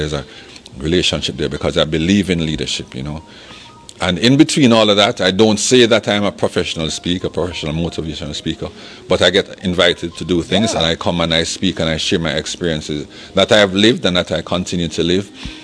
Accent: Jamaica; born there; I was born in Jamaica, it gave me a chance.

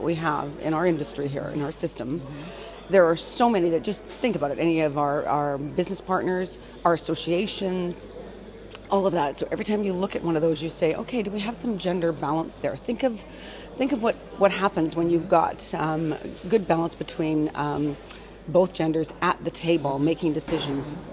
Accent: Canada; And I'm originally from Canada, so I get to see a lot of my old buddies.

